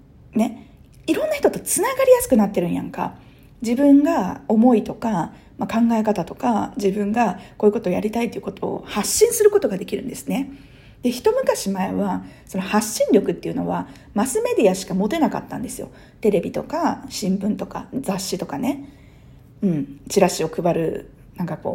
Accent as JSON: {"language": "Japanese", "region": "Hyogo", "country": "Japan", "said": "淡路島っていう電車も通ってない田舎にね、田舎と言って失礼ですね。まあ自分の出身地なんで"}